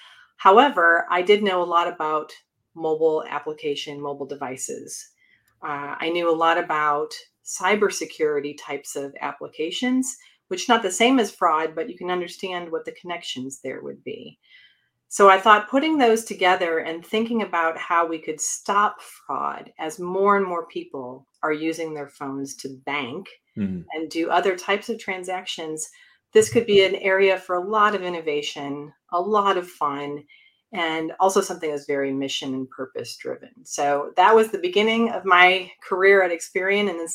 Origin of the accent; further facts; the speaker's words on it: Midwest, United States; So I'm originally from the Midwest.